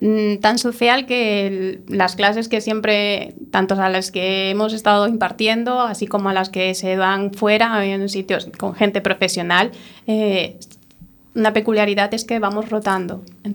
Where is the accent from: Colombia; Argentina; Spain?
Spain; Madrid, Community of Madrid; now in A Coruña, Spain; yo vengo de Madrid. Yo aprendí este baile en Madrid ahora hace como 2, casi 3 años.